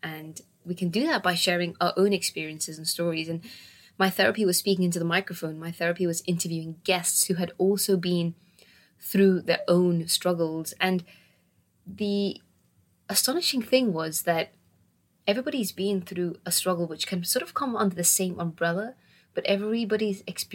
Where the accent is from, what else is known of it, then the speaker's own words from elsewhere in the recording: Gibraltar; also born or lived in Czech Republic; I was born in Gibraltar, a tiny peninsula, which is on the southern coast of Spain. And I was born in the sun. I was raised on the beach and had quite a comfortable life.